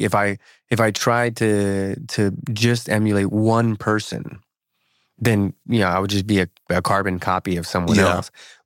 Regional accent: New Jersey, United States; I was raised in South Jersey, Philadelphia area, not far from Virginia.

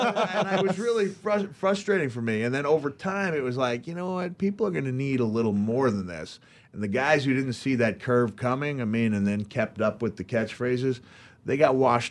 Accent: Memphis, Tennessee, United States; And growing up in Memphis, like you said, you would look at it, and how did you term it?

